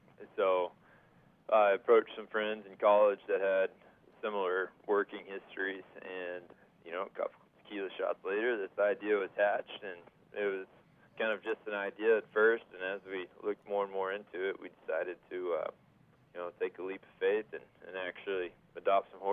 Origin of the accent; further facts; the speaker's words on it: Amarillo, Texas, United States; No, I grew up in Amarillo, Texas, which is horse country